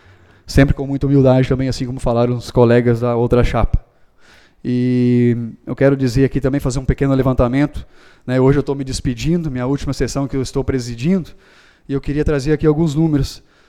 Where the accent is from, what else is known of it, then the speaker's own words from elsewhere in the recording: Itabaí, Brazil; é o município onde eu nasci, onde eu cresci, e eu pretendo construir uma família aqui dentro, e eu tenho muito orgulho de poder fazer, de falar que eu fiz parte da construção de Itabaí. Todos me viram crescer no município